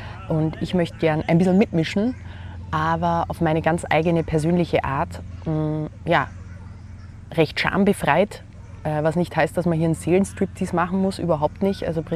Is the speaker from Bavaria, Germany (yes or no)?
yes; Bavaria, Germany; accent: Viennese; also born or lived in Vienna, Austria; Ihr hört meinen wienerischen Akzent. Ich bin gebürtige Wienerin, bin aber seit meinem vierten Lebensjahr in Oberbayern und unter anderem am bayerischen Dorf großgewachsen.